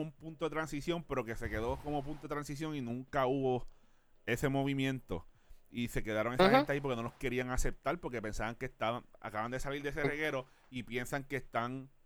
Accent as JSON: {"language": "Spanish", "country": "Puerto Rico", "said": "Es como yo, como puertorriqueño"}